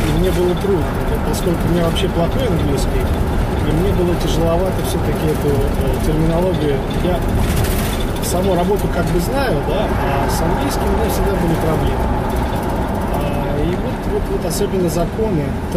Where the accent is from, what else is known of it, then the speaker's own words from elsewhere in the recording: Saint Petersburg, Russia; Я из Питера.